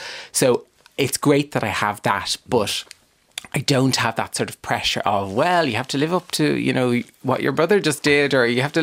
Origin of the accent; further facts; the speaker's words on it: Dublin, Leinster, Ireland; I'm from Dublin.